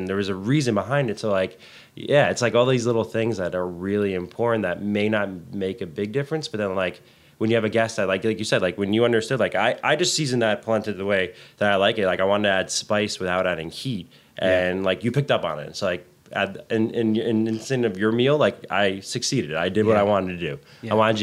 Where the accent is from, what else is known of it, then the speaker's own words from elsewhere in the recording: Westwood, New Jersey, United States; Grew up in Westwood, New Jersey.